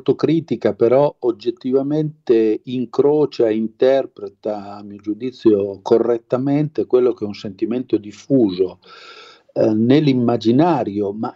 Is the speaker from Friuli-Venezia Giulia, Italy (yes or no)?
no; Genoa, Liguria, Italy; born there; Ma conosco bene la Liguria, sono nato solo a Genova, diciamo, e abito in quel pezzo di Piemonte che guarda la Liguria